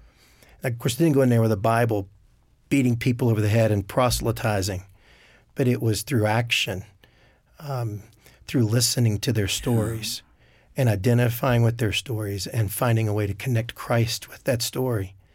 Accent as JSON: {"language": "English", "region": "West Virginia", "country": "United States", "tie": "born or raised there", "said": "West Virginia. So it was an impressive display"}